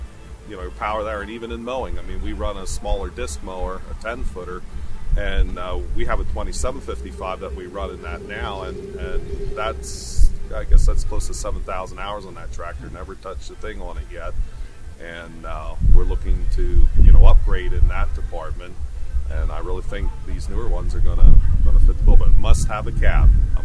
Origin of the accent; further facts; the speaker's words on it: Mooresville, Pennsylvania, United States; I'm from Mooresville, Pennsylvania.